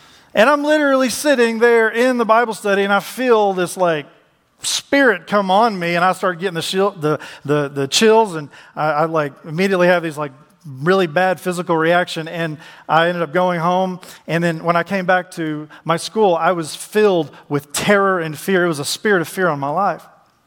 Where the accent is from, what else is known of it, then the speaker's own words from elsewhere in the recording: Dallas, Texas, United States; I'm from Dallas.